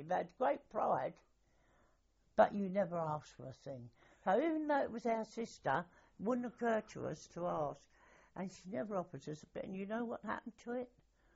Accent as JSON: {"language": "English", "region": "London", "country": "United Kingdom", "said": "I'm a Londoner"}